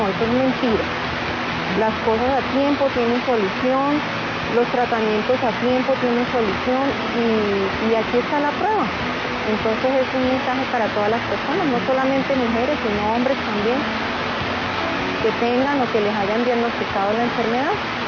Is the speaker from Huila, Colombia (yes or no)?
yes; Neiva, Huila, Colombia; llegué al Instituto Nacional de Cancerología, acá en la ciudad de Bogotá, vengo de la ciudad de Neiva.